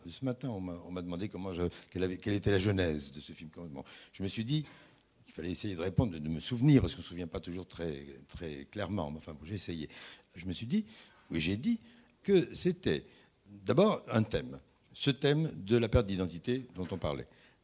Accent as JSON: {"language": "French", "town": "Tunis", "region": "Tunis Governorate", "country": "Tunisia", "tie": "born there", "said": "Bon, moi, je suis né à Tunis et je sais comment il parle mal le français."}